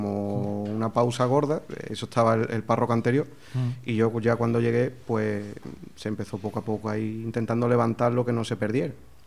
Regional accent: Seville, Andalusia, Spain; Yo soy de Sevilla, entonces, claro, para mí la primera impresión que me llevé la primera vez fue un cambio muy gordo

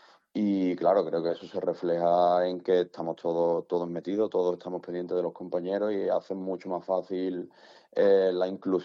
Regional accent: Écija, Andalusia, Spain; yo soy de Ecija, la verdad que siempre gusta volver a casa.

